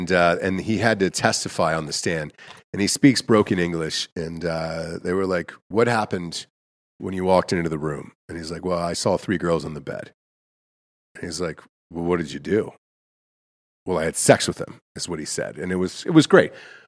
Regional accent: Atlanta, Georgia, United States; I grew up in Atlanta, so Atlanta has the best strip clubs ever.

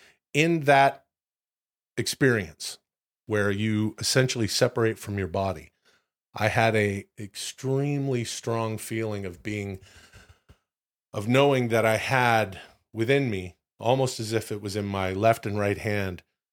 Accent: Ladner, British Columbia, Canada; the street that I grew up in Ladner, British Columbia.

